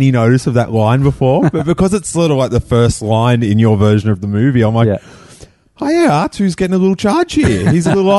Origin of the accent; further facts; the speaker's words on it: Rosebud, Victoria, Australia; It screened at Southland, which is about a... probably like an hour away from where I grew up in Rosebud, a day early.